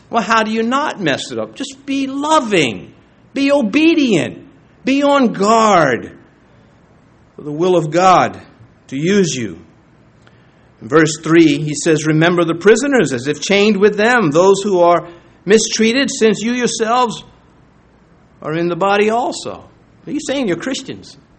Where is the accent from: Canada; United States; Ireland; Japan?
United States; New York City, New York; Now, I'm born and raised in New York City. Strangers are not to be trusted there.